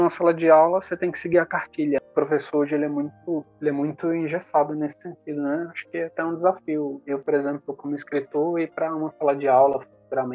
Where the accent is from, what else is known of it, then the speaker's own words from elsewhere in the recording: Northeast Region, Brazil; Eu mesmo já, professor, eu sou nordestino, né?